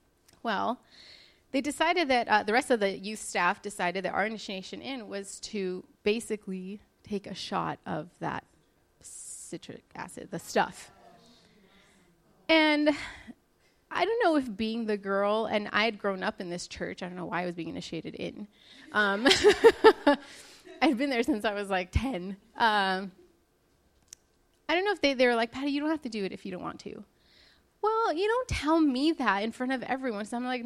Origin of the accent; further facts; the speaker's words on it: Ventura, California, United States; Well, we're from Ventura, and even though I'm still somewhat new here, heat is not fun out here.